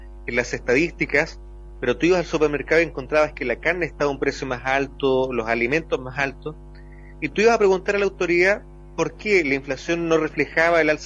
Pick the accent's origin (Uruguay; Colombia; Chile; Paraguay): Chile; soy un desencantado de la política en general, como muchos chilenos